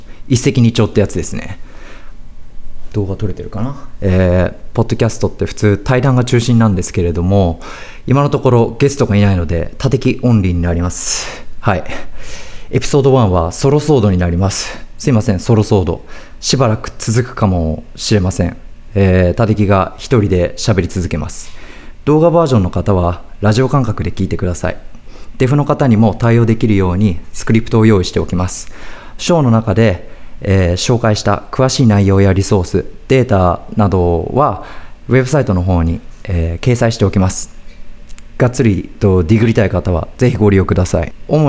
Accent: Tokyo, Japan; moved away as an adult; now in Boston, United States; バリバリの日本人です。よく日系アメリカ人、ブラジル人なんですかって言われることがあるんですけど、東京育ちの日本人です。高校卒業後に渡米して本格的格闘技を始めたのは渡米英語で、もともとは留学生です。今もひっそりとボストンを拠点にいろいろやってます。

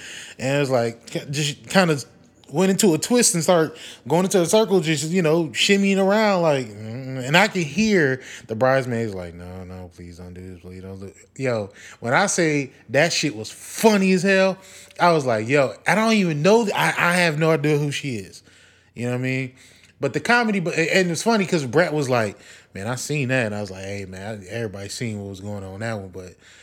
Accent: Wisconsin, United States; I'm from Wisconsin, the Milwaukee Bucks in the Eastern Conference Finals.

